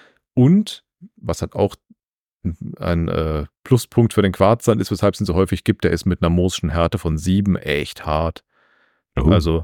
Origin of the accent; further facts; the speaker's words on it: Rhineland-Palatinate, Germany; Ich komme ja aus dem Westerwald.